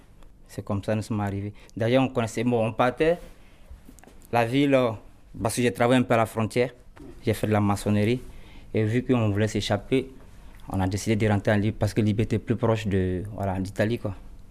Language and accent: French; Côte d’Ivoire; Je suis ivoirien.